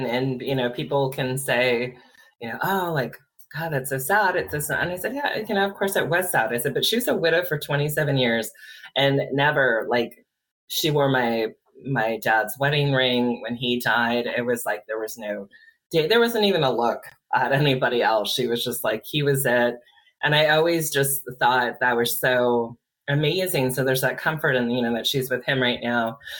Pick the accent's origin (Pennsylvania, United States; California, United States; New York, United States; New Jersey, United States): California, United States; we grew up on … being Bay Area girl and all that kind of stuff.